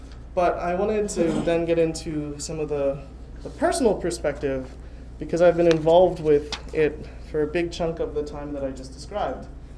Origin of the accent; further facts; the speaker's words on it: Philadelphia, Pennsylvania, United States; moved away as an adult; now in Buffalo, United States; I grew up in Philadelphia. I lived there until I moved to Buffalo to work at the Center for Inquiry. I'm 32. I was born on a rainy Wednesday in 1980 in Philadelphia.